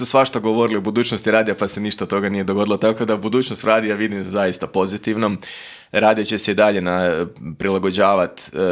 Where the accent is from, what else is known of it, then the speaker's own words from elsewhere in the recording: Croatia; kao Hrvat u Europskoj udruzi komercijalnih radija